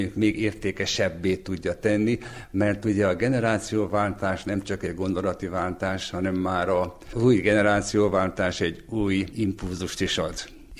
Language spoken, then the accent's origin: Hungarian; Odorheiu Secuiesc, Harghita, Romania; Székelyudvarhelyiként egy magyar lakta városból jutottunk el ide.